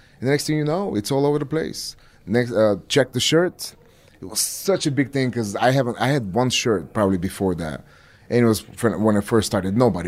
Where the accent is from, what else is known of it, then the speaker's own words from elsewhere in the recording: Plovdiv, Plovdiv Province, Bulgaria; English is a second language; Because the mayor of Bulgaria is going to give me the key of my hometown, Plovdiv.